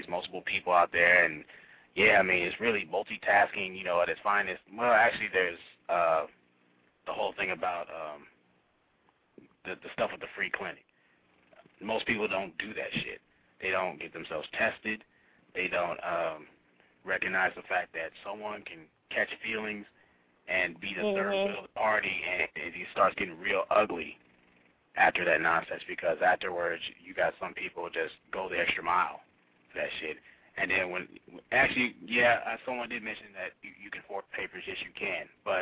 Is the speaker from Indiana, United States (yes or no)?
yes; Indianapolis, Indiana, United States; Indianapolis.